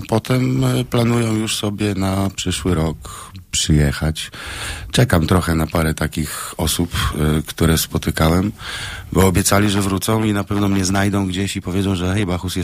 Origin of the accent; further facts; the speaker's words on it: Silesian Voivodeship, Poland; now in Lubusz Voivodeship; ja tam pochodzę ze Śląska, ale już duszą i sercem jestem Lubuszanin.